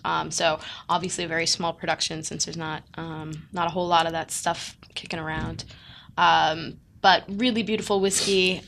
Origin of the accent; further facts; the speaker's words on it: New York, United States; Yeah, I'm from New York, so that would be a great.